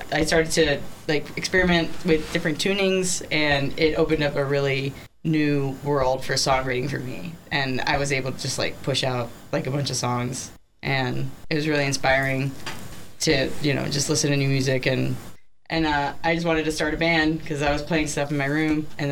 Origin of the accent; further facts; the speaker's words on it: Florida, United States; I'm from Florida.